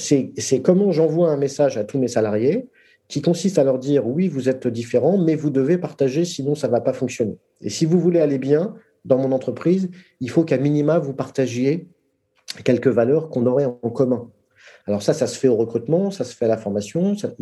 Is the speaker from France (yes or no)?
yes; France; born there; Moi, je suis français parce que je suis né en France